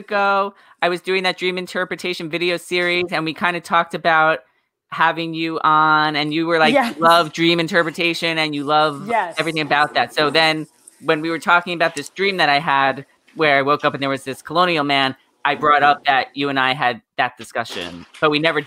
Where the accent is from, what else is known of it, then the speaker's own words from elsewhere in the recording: New York, United States; I grew up on Long Island.